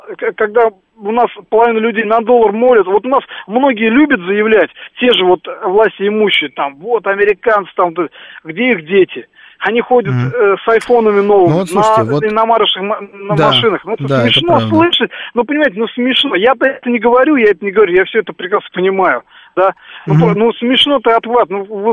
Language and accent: Russian; Ashgabat, Turkmenistan; я сам из Средней Азии, я родился в Ашхабаде.